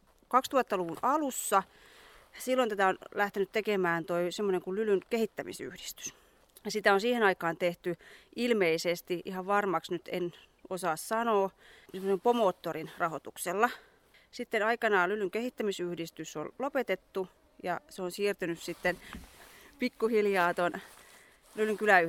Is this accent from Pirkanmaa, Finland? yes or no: yes; Lyly, Pirkanmaa, Finland; itse kun tälleen olen syntyperäinen lylyläinen